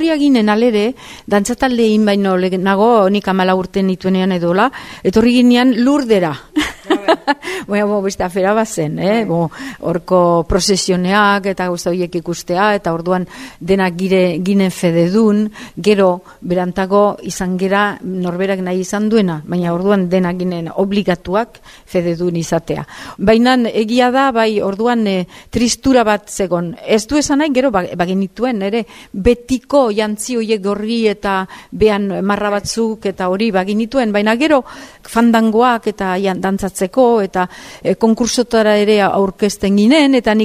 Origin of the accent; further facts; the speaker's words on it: Ugao-Miraballes, Basque Country, Spain; ni ze 16 urtekin edo nituenean, ba dantzatalde bat egin genuen gure herrian Ugaon